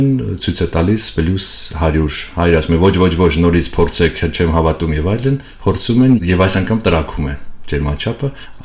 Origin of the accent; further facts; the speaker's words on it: Vanadzor, Lori, Armenia; ձեր քաղաքից, ես Վանաձորից եմ, ձեր քաղաքից էլ են շատ արտագաղթել